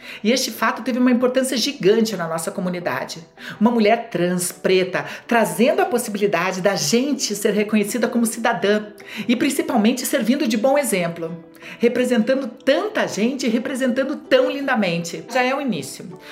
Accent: Curitiba, Paraná, Brazil; moved away as an adult; now in São Paulo, Brazil; Eu moro em São Paulo há quase 6 anos, mas eu nasci e morei em Curitiba até 45 anos de idade.

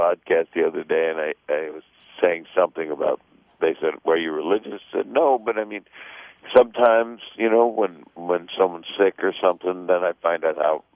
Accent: Norfolk, Virginia, United States; also born or lived in Philadelphia; well, I actually grew up in Norfolk, Virginia. I was born in Philly. We moved a whole lot.

